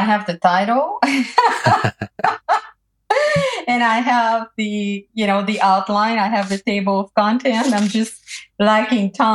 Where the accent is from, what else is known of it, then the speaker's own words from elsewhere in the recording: Canada; also born or lived in Europe; having been born and raised in Canada, having worked in Europe, and working mostly for, you know, global American companies